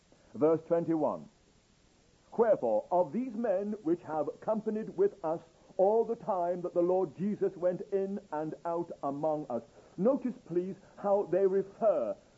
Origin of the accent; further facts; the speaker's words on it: England, United Kingdom; I'm English, you know, I'm a royalist